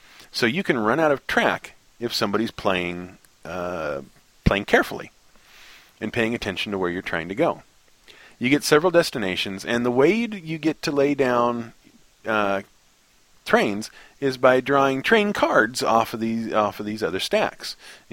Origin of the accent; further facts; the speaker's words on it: United States; And if you're French, just forgive my pronunciation, because I'm American, and I don't care.